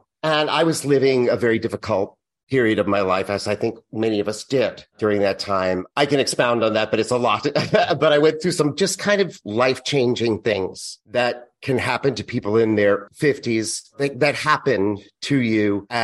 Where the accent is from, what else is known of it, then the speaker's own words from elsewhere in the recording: Massachusetts, United States; My mother passed away last spring. And so 2 weeks after we did her memorial up in Massachusetts, where I'm from, I was able to go back and really spend time with my nieces and nephew and my family up there